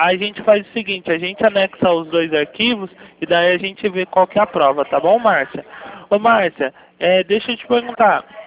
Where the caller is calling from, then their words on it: São Paulo, Brazil; É que eu falo do 011.